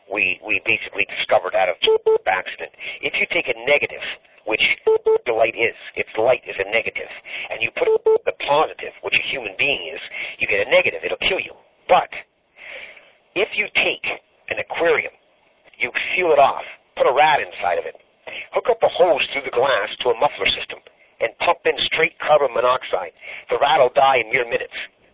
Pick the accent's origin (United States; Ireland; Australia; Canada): Canada; Well, you know what? I'm a Canadian.